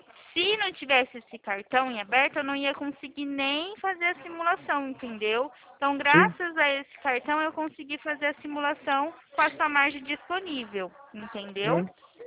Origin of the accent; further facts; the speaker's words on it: Presidente Prudente, São Paulo, Brazil; Eu sou de Presidente Prudente.